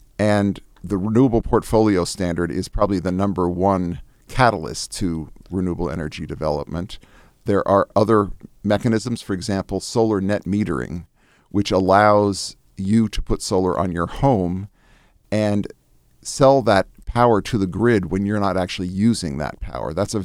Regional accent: Massachusetts, United States; Interestingly, Massachusetts, my home state, has installed about 850 megawatts of solar capacity.

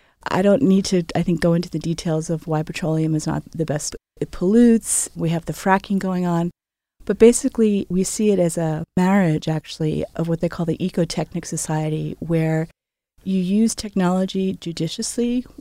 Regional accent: United States; If you look at not just America, but because I'm American, I'm going to focus primarily on America.

